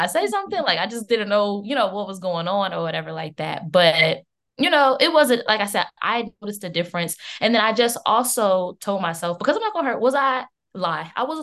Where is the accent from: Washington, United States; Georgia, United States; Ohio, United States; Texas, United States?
Georgia, United States; Atlanta; now in Barbados; Well, yeah, I'm from Atlanta, and currently living in Barbados for med school